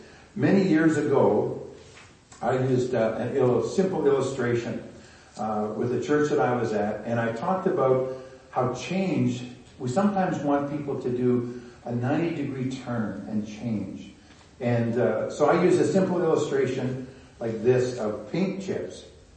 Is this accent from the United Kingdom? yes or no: no; Canada; I mean, we're Canadian. We do those kind of things.